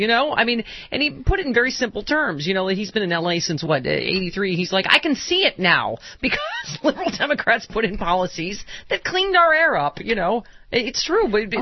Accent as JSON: {"language": "English", "town": "Buffalo", "region": "New York", "country": "United States", "tie": "born or raised there", "said": "And I grew up in Buffalo doing, you know, donuts all the way to work on black ice."}